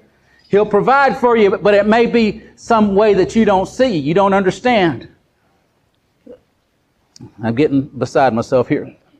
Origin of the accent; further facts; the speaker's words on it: Texas, United States; I'm born and raised in Texas, but I was born north of Dallas, so I've never been in those places.